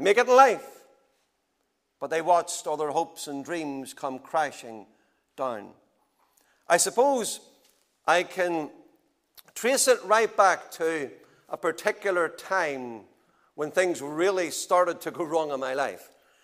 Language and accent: English; Lisburn, Northern Ireland, United Kingdom; I was born and brought up in Lisburn